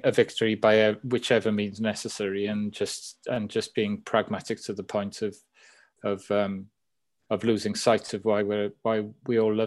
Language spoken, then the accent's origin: English; Wales, United Kingdom; obviously as a Welshman, never enjoyed people just pouring their scorn on Gatland